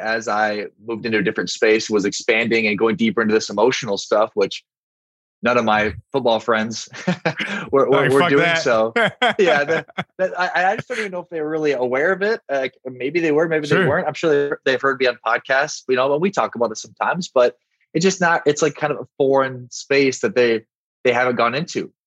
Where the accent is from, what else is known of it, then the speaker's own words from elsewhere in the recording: South Dakota, United States; And for me, I'm from South Dakota. It's put your head down, you work hard, you don't talk about your emotions, you don't talk about your accomplishments, you're very independent, you're very autonomous, you just do what you need to do.